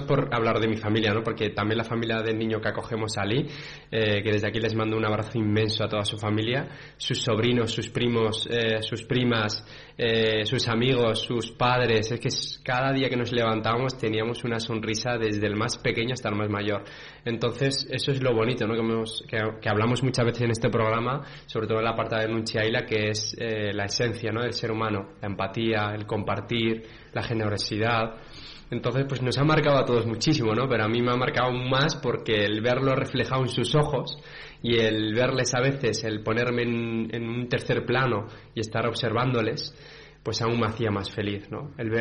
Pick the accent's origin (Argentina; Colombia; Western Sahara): Western Sahara; hablando un poco del pueblo saharaui, de mi pueblo